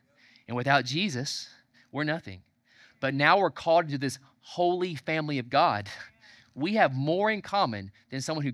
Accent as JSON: {"language": "English", "region": "the South", "country": "United States", "said": "I'm from the South, name another Southern family you know that's moved to multiple major cities in the West and not back home."}